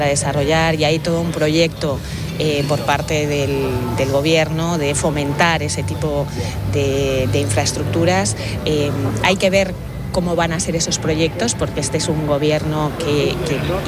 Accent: Region of Murcia, Spain; De Murcia.

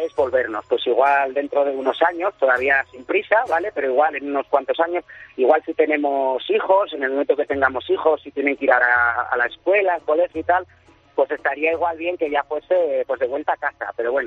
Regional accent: Tudela, Navarre, Spain; Soy de Navarra, de la Ribera de Navarra. Soy de Tudela y, bueno, mi familia es de un pueblito al lado de Tudela, toda mi familia de Murchant, un pueblito tremendo.

